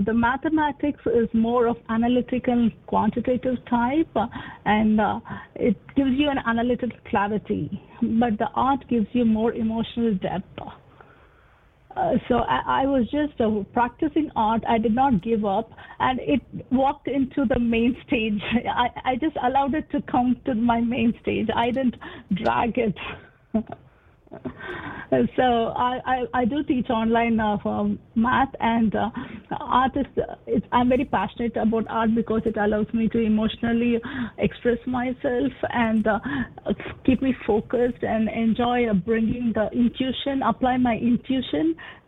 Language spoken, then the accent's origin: English; India; moved away as an adult; also born or lived in Singapore; now in United States; Yeah, I was born and raised in India and worked in Singapore.